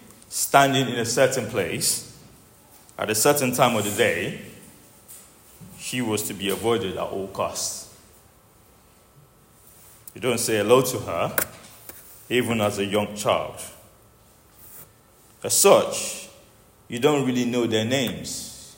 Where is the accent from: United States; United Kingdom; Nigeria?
Nigeria; When I was a young boy growing up in Nigeria